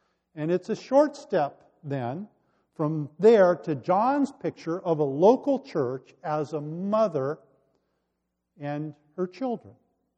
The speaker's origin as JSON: {"language": "English", "town": "Santa Monica", "region": "California", "country": "United States", "tie": "born or raised there", "said": "I grew up in Santa Monica, California. I probably wasn't paying attention when we talked about our city's history in school"}